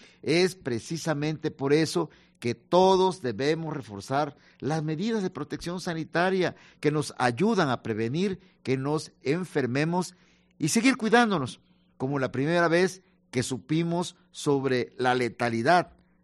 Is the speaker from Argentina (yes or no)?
no; Mexico; como mexicanos, como ciudadanos, debemos defender a nuestro país y a nuestro estado